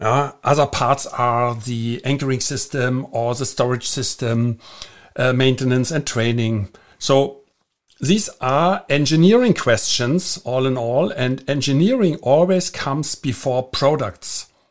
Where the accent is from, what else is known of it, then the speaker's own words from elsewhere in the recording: Germany; English is a second language; from Germany, and thank you very much for joining me again.